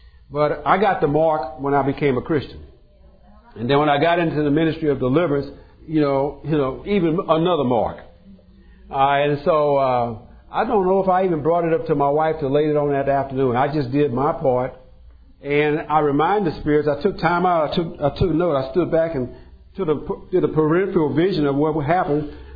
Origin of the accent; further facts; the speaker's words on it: United States; accent: Texas Louisiana; Also, because of my my Texas Louisiana accent, when I say roots, I'm talking about the bottom of a tree.